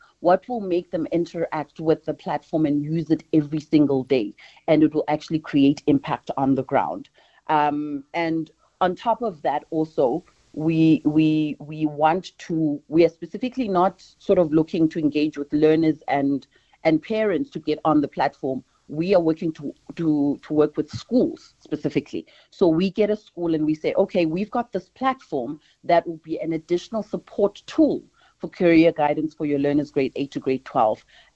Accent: South Africa; Especially where I'm living as a South African.

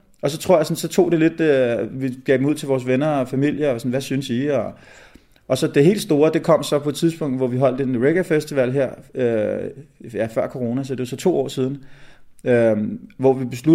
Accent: Birkerød, Capital Region of Denmark, Denmark; now in Vorupør, Denmark; og jeg kommer fra Birkerød. Og jeg bor her i Vorupør

